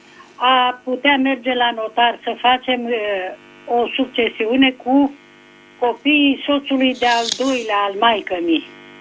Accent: Craiova, Dolj, Romania; Sunt din Craiova.

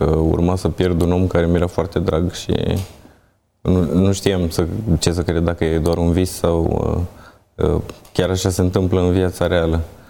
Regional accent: Vidram, Romania; also born or lived in Bucharest; m-am născut în Comuna Vidram. De fapt, în București m-am născut, dar în Comuna Vidram am crescut. Până la 24 de ani am învățat în școala generală de acolo din localitate și în liceu, într-un liceu tehnologic.

